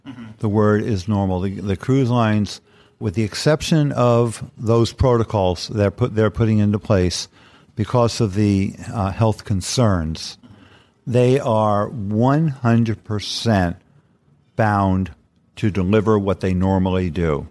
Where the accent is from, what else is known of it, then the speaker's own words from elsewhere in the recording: Bronx, New York, United States; I'm 73. I have had a life that as a kid growing up in the Bronx, I never expected to have. My folks didn't have that much.